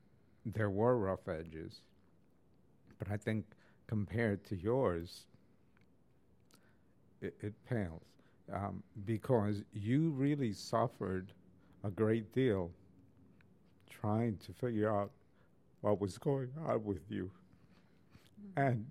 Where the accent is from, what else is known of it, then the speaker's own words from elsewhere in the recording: New York City, New York, United States; Growing up in New York City, we didn't hear the New York Puerto Rican experience.